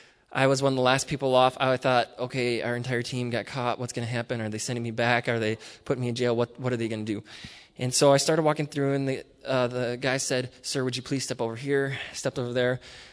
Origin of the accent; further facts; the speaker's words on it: New London, Connecticut, United States; I went back to New London, which is my hometown